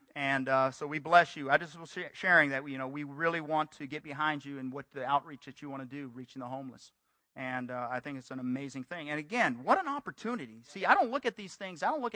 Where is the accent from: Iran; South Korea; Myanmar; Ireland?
South Korea; accent: Southern American; English is a second language; now in United States; You got a Korean up here preaching to you. Hallelujah. It's amazing, you know. And I sound like I'm from the South.